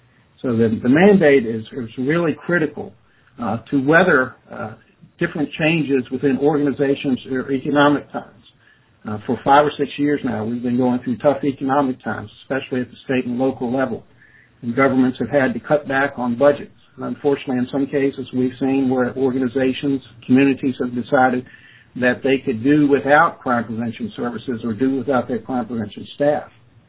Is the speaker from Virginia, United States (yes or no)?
yes; Virginia, United States; Well, I'm from Virginia, and we have, over the years, developed many different initiatives to establish that crime prevention mandate.